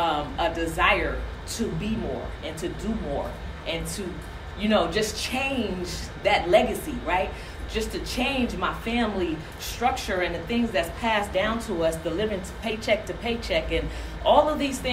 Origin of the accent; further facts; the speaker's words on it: San Francisco, California, United States; So I grew up in San Francisco, Baby Hunters Point, which is like the inner city of the hood or whatever. I came from a family, single parent household.